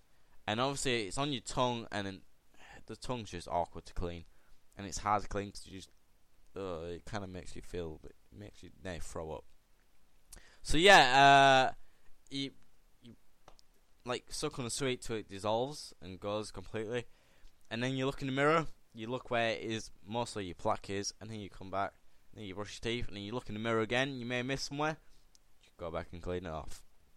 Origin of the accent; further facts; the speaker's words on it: Chelmsford, East of England, United Kingdom; born there; So I was born in Essex, Chelmsford, guys, if you know where that is. I kind of remember bits of it.